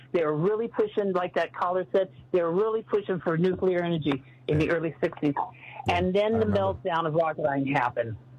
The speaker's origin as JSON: {"language": "English", "town": "Simi Valley", "region": "California", "country": "United States", "tie": "born or raised there", "said": "I grew up in Simi Valley in the 60s. I was there in the 60s"}